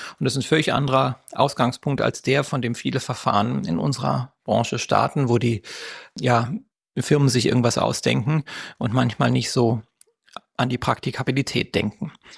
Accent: Berlin, Germany; ich komme aus Berlin, habe hier eine Praxis für plastische und ästhetische Chirurgie.

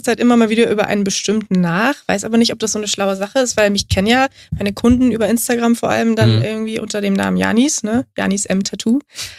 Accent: Berlin, Germany; 27, ich werde bald 28. Ich komme aus Berlin

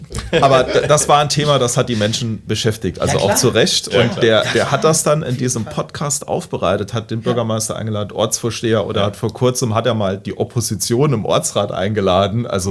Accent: Hasborn, Saarland, Germany; Ich komme ja aus Hasborn, also es sind auch so ein bisschen Rivalität.

